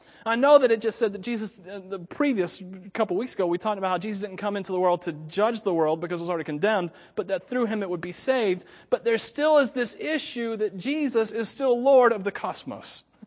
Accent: Wauchula, Florida, United States; accent: southern; I grew up in Wachula and I didn't have the accent that my classmates had, but it still rubbed off on me because I was from that geographic location.

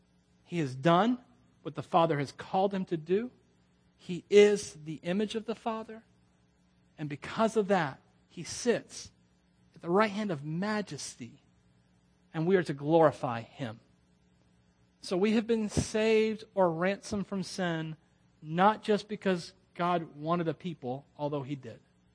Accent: Wauchula, Florida, United States; I'm from Wachula. Did you carry him up to the Walmarts? That's how we talk.

